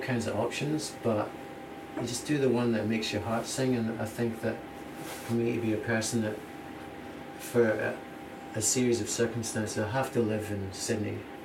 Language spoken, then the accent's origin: English; Scotland, United Kingdom; now in Australia; And maybe being Scottish, I might have been good as well, I don't know.